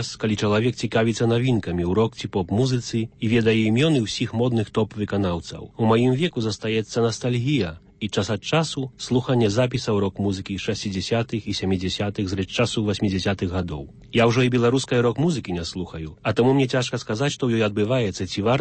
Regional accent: Podlaskie Voivodeship, Poland; не толькі мы з Беласточчыны

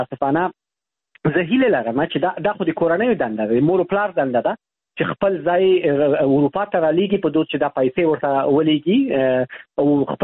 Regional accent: Afghanistan; زه د افغانستان یم.

